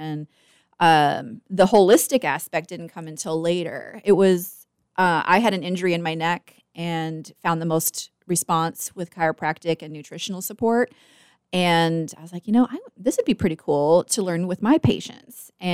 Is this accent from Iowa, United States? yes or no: yes; Iowa, United States; now in Wilmington, United States; You know, I'm from Iowa and we had a vet school there in the state.